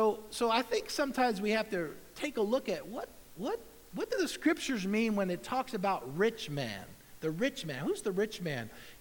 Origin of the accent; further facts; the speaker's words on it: United States; born there; I was born in America. Everybody's not born in America. I was born in America.